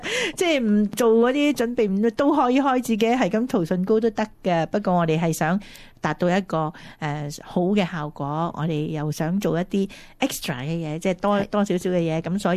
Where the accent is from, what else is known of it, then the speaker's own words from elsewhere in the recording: China; 通常呢个习惯咧系西人嗰度多，我哋中国人咧就比较少啲